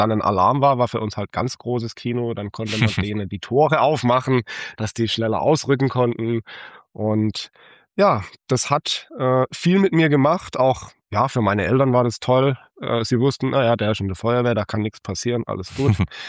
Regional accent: Haslach, Baden-Württemberg, Germany; Ja, bei uns in Haslach muss man schon sagen, ein wunderbares Städtchen mit sehr vielen Freizeitmöglichkeiten.

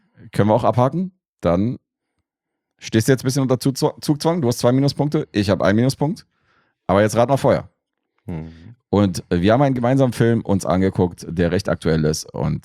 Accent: Serbia; Ja, von Gewalt sowieso als Serbe.

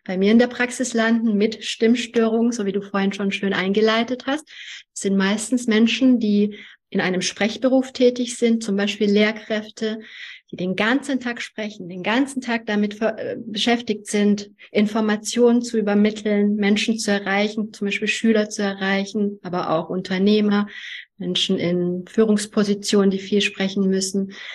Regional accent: Germany; German is a second language; also born or lived in Hungary; Und ich bin in Ungarn geboren. Ich war 7 Jahre alt, als ich nach Deutschland gekommen bin, wurde in die 2. Klasse eingeschult und konnte kein Wort Deutsch.

